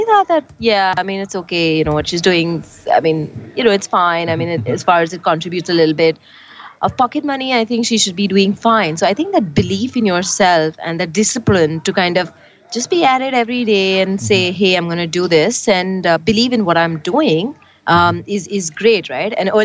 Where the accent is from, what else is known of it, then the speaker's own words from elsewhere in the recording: India; as urban Indian working parents, we're spending about 60-70% in front of a digital device.